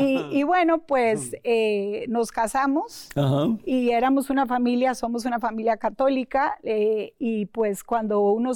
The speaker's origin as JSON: {"language": "Spanish", "region": "San José", "country": "Costa Rica", "said": "nací en Costa Rica, en San José, Costa Rica."}